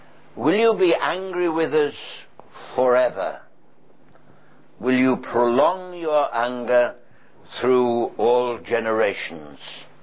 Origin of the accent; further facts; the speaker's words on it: England, United Kingdom; Oh, I know we're terribly reserved and we're English.